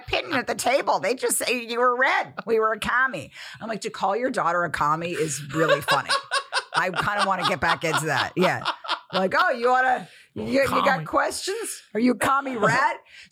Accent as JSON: {"language": "English", "town": "Bethesda", "region": "Maryland", "country": "United States", "tie": "born or raised there", "said": "We grew up in Bethesda."}